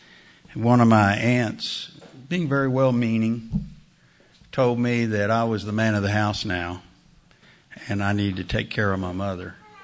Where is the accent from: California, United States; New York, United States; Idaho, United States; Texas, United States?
Texas, United States; Austin; There aren't many of us that are natives. I grew up in South Austin, went to Travis High School.